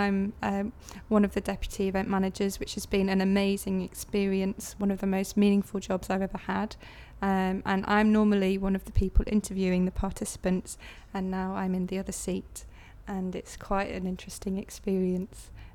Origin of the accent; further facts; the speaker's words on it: Preston, North West England, United Kingdom; now in London, United Kingdom; I'm 26 years old and I'm originally from Preston in Lancashire, but currently living in London and have been for the past 2 years.